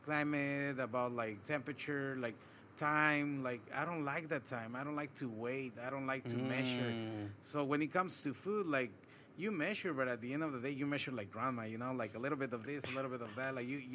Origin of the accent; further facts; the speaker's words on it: Querétaro, Mexico; also born or lived in Celaya; I was born in Celaya, Guanajuato. I live in most of my life in Querétaro. I was moving all around.